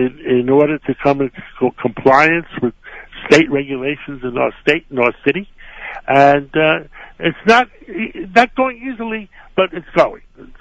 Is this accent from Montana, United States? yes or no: no; New York City, New York, United States; When I grew up in Harlem, and I was 18, 19 years old, 20 years old, I had a mentor, and his name was Tony.